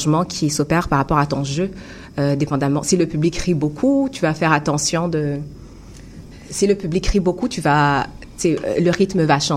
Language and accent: French; Ottawa, Ontario, Canada; moved away as an adult; now in Montreal, Canada; Oui, j'ai grandi à Ottawa.